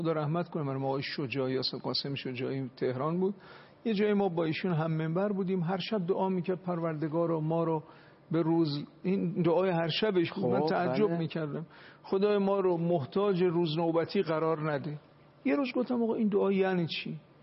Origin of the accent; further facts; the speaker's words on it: Qom, Iran; born there; ما هم در قوم به دنیا آمدیم.